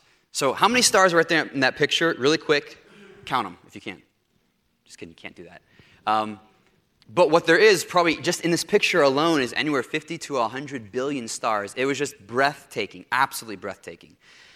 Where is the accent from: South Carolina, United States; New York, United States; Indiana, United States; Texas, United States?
Indiana, United States; I don't know if you've seen a shooting star, but growing up in Northwest Indiana, right outside Chicago, there are not a lot of shooting stars.